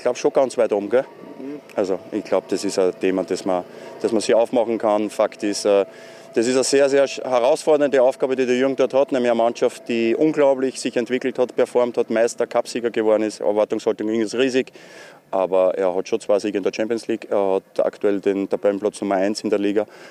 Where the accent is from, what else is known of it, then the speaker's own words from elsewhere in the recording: Graz, Styria, Austria; Naja, ich bin Grazer, habe in Graz, glaube ich, eine wunderschöne Zeit gehabt als Spieler.